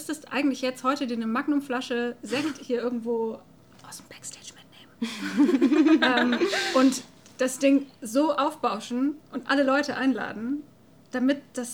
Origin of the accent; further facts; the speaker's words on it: Baden-Württemberg, Germany; ich bin tatsächlich nochmal auch nach Stuttgart gefahren. Ich komme da aus der Nähe, aus dieser besagten schwäbischen Kleinstadt.